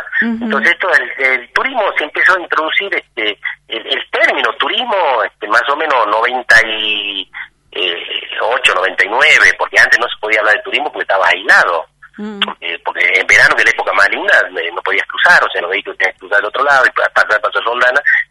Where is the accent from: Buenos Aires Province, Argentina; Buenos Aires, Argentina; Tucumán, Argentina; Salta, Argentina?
Salta, Argentina; Los Toldos; Yo siempre digo que Los Toldos es un pueblo, somos salteños chapacos, digo yo.